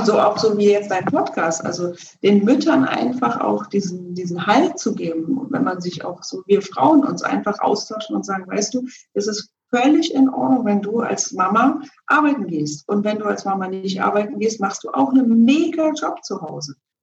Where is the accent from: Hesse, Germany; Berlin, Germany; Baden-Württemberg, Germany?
Berlin, Germany; East Berlin; Also ich bin ja selber in Ost-Berlin groß geworden.